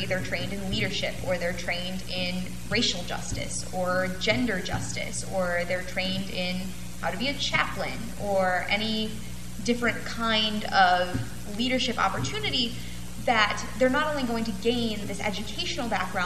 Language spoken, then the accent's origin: English; Palatine, Illinois, United States; I am from Palatine, Illinois, so north of Chicago in the suburbs, not really Chicago, but I like to pretend.